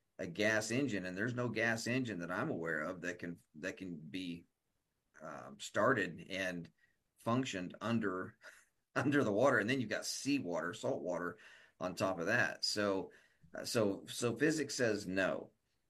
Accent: Kansas, United States; You know, I can say redneck because I'm from Kansas.

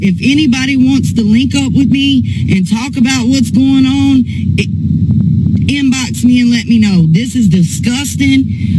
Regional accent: Swannanoa, North Carolina, United States; I'm from Swannanoa, North Carolina.

